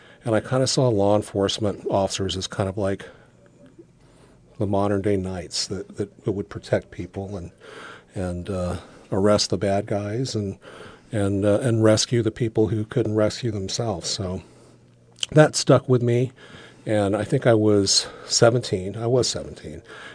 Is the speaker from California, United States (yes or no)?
yes; California, United States; also born or lived in Berkeley / Oakland; I was born in East L.A., and I lived, I actually grew up in motels. And so... we had moved from town to town all over California and ended up, lived in Berkeley, lived in Oakland.